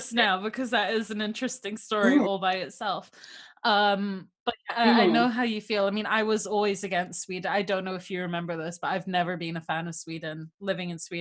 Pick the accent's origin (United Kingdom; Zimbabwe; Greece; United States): Zimbabwe; And I said I was from Zimbabwe, and they go, oh, so you're African as well.